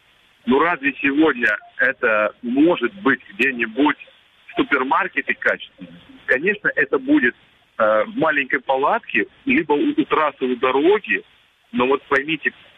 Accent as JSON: {"language": "Russian", "region": "Crimea", "country": "Ukraine", "tie": "born or raised there", "said": "я крымчанин с рождения своего, нахожусь здесь"}